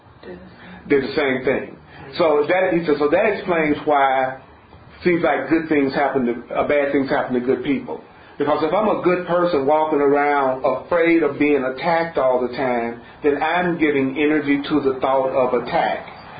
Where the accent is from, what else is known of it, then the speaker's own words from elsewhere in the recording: the South, United States; born there; I was born in the South during the time of segregation.